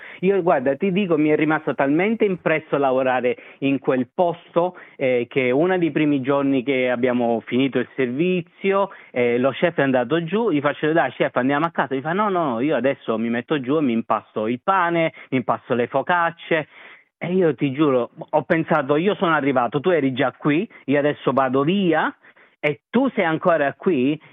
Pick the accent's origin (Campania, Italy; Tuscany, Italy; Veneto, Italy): Campania, Italy; Naples; Ho studiato in provincia, io sono napoletano, vengo da Napoli, però ho studiato in provincia